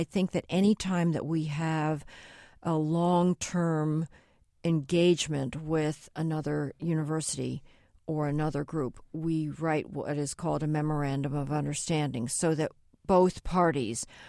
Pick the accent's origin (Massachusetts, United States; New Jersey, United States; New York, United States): New Jersey, United States; being the only Chinese family in the community that I grew up in New Jersey